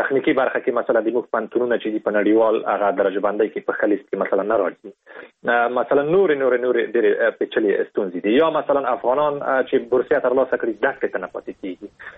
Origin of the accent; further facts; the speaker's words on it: Afghanistan; په دې باندې می لیکلی وو چې زه د افغانستان یم